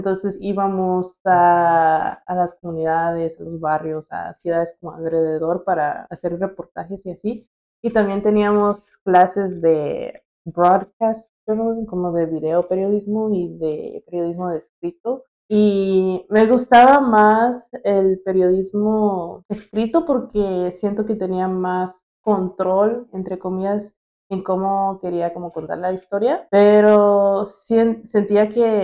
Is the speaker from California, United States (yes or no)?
yes; Porterville, California, United States; moved away as an adult; now in Mexico; aunque ahora que soy adulta y que llevo bastante tiempo viviendo en México, noto mucho eso de mi pueblo, lo digo entre comillas, porque es un small town.